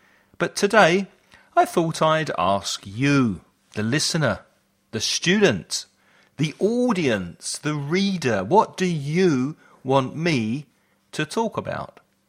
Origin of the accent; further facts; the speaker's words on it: United Kingdom; now in Spain; As a British expat in Spain, there are often obvious differences and comparisons between life here and in the UK.